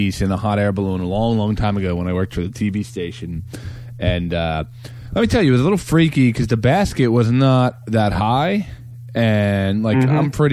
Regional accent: New Jersey, United States; we're from Jersey, and my body was definitely not conditioned to be in Phoenix.

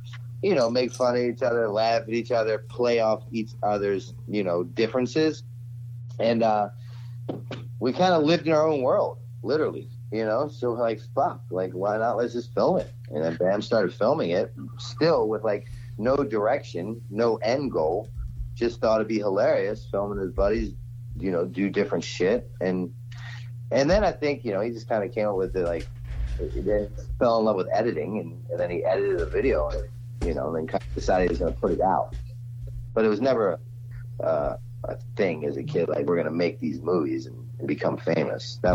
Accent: Baltimore, Maryland, United States; now in Philadelphia, United States; Yeah, I'm from Baltimore originally. Live in Philly now.

